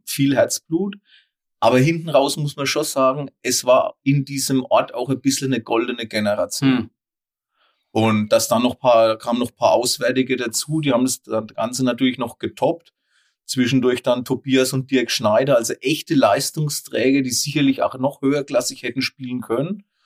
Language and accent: German; Münnerstadt, Bavaria, Germany; Ich komme aus Münnerstadt und deswegen war es einfach naheliegend, dass ich meine Jugend